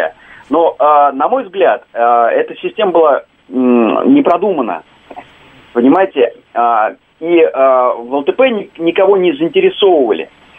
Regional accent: Moscow, Russia; я, хотя москвич

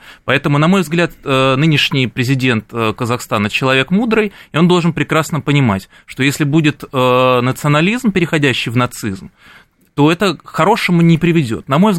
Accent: Russia; мы из России вроде как бы тоже претендуем на братство и дружбу с Кыргызстаном и кыргызами

